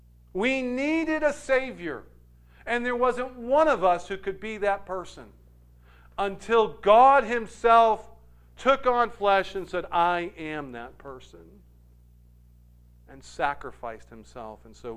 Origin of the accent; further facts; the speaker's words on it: Scotland, United Kingdom; being a Scottish man, if he came to the Scots, we would have rejected him too.